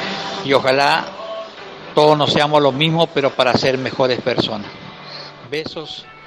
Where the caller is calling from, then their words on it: Villa Ángela, Chaco, Argentina; de Villa Ángela.